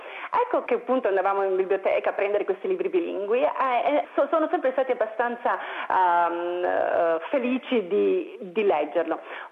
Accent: Padua, Veneto, Italy; moved away as an adult; also born or lived in England; now in Australia; italiana e vengo da Padova, però sono ormai 15 anni che abbiamo lasciato l'Italia, io e mio marito, e veniamo dall'Inghilterra, esattamente. Siamo qui in Australia da 6 anni oramai

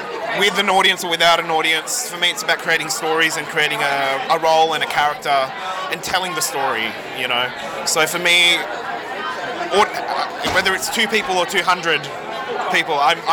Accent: Australia; Born and raised in Australia.

